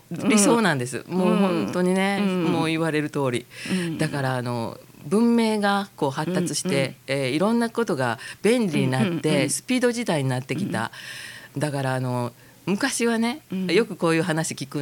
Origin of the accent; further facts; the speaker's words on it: Aioi, Hyogo, Japan; この相生市、はい、生まれ育った相生市で、うんうん、普通に暮らしたいっていう気持ちで